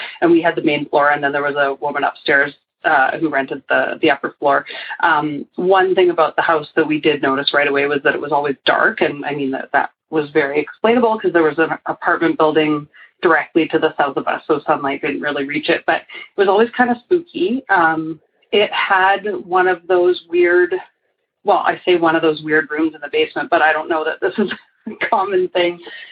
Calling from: Calgary, Alberta, Canada; I'm calling from Calgary, Alberta. That's in Canada.

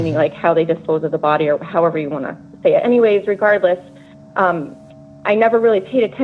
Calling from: New Hampshire, United States; I'm calling from New Hampshire.

